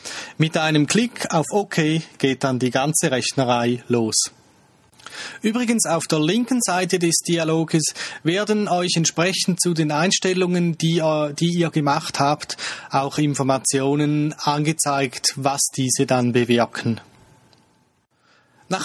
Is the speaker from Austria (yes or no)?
no; Switzerland; vielleicht hört man es ein bisschen. Ich komme aus der Schweiz, ich lebe hier und wirke in der Nähe von Zürich.